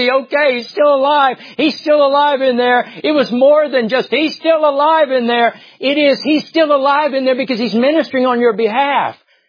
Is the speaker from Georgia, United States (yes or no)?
yes; Georgia, United States; You could tell I'm from Georgia. I'm talking about the SEC here.